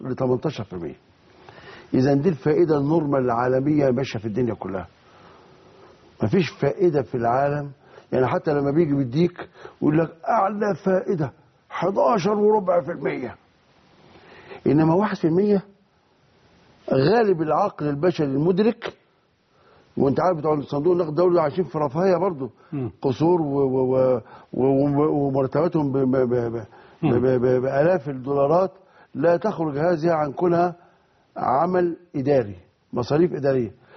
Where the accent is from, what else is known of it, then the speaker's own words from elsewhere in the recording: Egypt; حتى عندنا في مصر